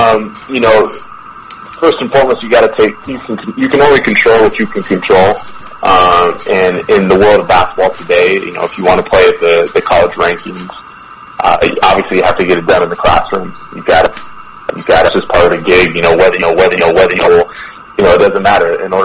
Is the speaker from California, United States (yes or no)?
yes; Los Angeles, California, United States; So I'm from Los Angeles. I grew up a huge Lakers fan